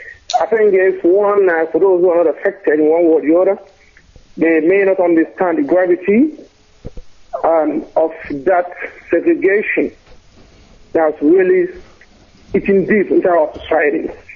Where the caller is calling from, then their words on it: Germany; Good evening, everyone in Munich. … from Germany here as well.